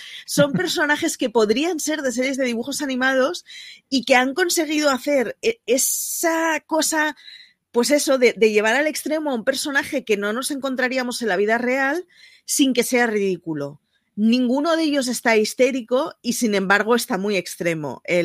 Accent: Barcelona, Catalonia, Spain; Como barcelonesa que siempre sí es representada por una Sagrada Familia a la que no voy ni una vez al año.

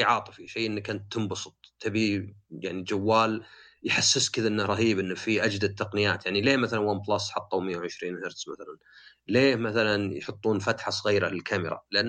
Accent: Saudi Arabia; فما ادري احنا عندنا في السعوديه

